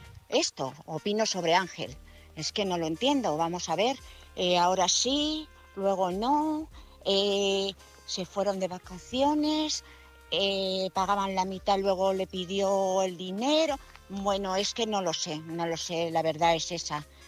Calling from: Madrid, Community of Madrid, Spain; de Madrid.

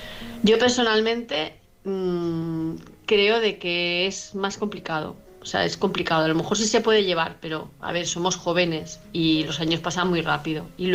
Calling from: Palma, Balearic Islands, Spain; de Palma de Mallorca.

